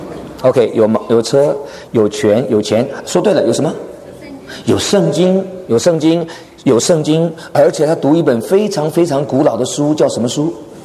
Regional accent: Taiwan; 我从台湾来的

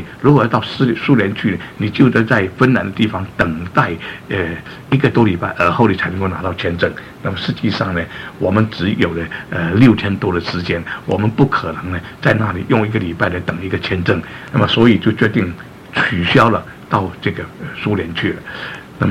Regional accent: China; 他看见我们是中国人，因为船只有我们是中国人

